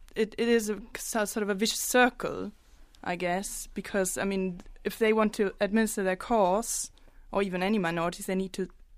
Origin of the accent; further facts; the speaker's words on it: Berlin, Germany; I'm from Berlin.